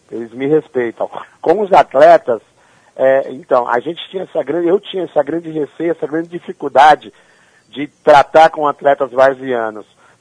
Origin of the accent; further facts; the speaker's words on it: São Paulo, Brazil; Eu cresci aqui no Heliópolis, aqui onde tinha mais de 40 campos, né?